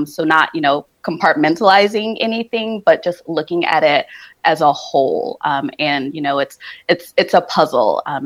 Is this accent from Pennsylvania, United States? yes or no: no; New Jersey, United States; born there; also born or lived in New York / Florida / California; now in Asheville, United States; I was born in New Jersey. So I'm a Jersey girl by birth. I grew up in New Jersey, New York, Florida, and California before made my way to Western North Carolina.